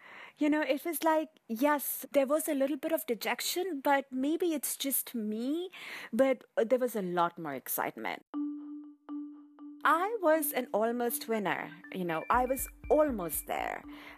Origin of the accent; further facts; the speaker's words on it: Delhi, India; English is a second language; I was born and brought up in India, in Delhi.